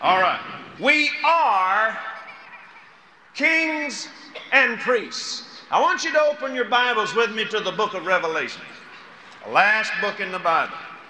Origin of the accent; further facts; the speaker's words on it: United States; I'm an American. I love my country.